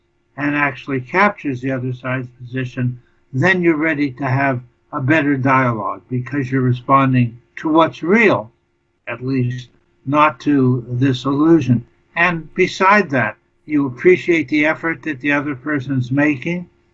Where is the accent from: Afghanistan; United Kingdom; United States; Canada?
Canada; born there; So I'm a Canadian by birth